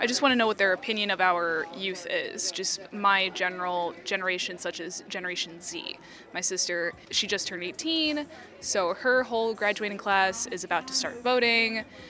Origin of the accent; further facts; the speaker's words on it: Lake Zurich, Illinois, United States; I'm studying psychology at Northern Illinois University, and I'm from Lake Zurich, Illinois.